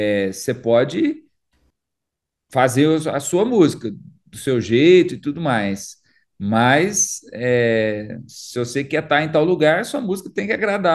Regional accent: Lavras, Minas Gerais, Brazil; Eu sou de Lavras, apesar de morar aqui.

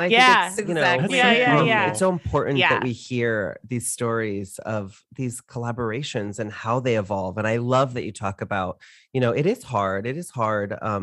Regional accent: Orlando, Florida, United States; I'm from Orlando, so I know about Florida, you know?

